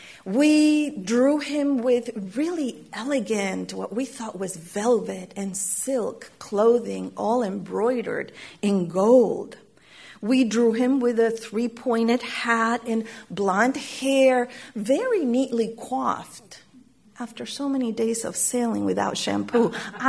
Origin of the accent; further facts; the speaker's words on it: Chile; And growing up in Chile, we also, in addition to the poetry, in addition to the lived experience, we had the songs